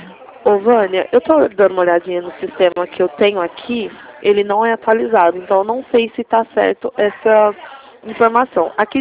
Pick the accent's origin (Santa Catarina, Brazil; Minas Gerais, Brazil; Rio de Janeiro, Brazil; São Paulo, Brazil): São Paulo, Brazil; Ribeirão Preto; eu sou de Ribeirão Preto.